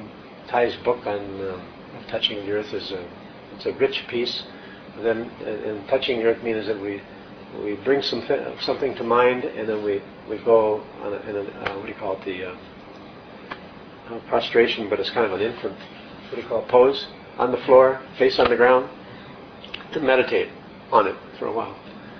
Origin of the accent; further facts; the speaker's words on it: Minnesota, United States; You know, the family I grew up in Minnesota, it was a good German-Irish Catholic family